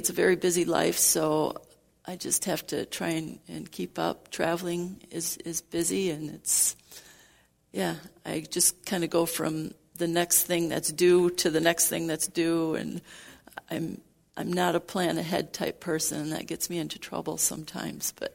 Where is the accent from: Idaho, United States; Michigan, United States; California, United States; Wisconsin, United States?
Michigan, United States; Grand Rapids; Okay, I'm from Grand Rapids, Michigan now, and that's where I grew up too. So I have the unusual privilege of being a pastor's wife who lives in my hometown, and my parents live just a few miles away.